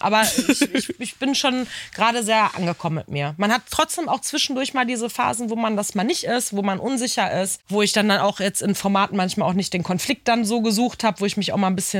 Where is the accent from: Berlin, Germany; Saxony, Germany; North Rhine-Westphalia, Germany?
North Rhine-Westphalia, Germany; Bochum; aus meiner eigenen Heimat, wo ich komme, aus Bochum.